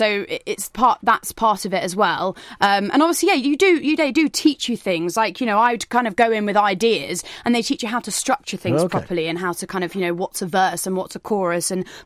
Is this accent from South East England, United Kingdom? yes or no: yes; Isle of Wight, South East England, United Kingdom; now in London, United Kingdom; giving me the opportunity to come to London because I grew up on the Isle of Wight.